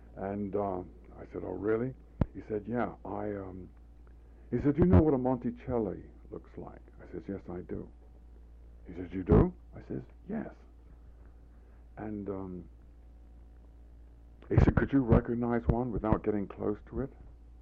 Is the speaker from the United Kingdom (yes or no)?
yes; England, United Kingdom; I'm a painter from England, you know.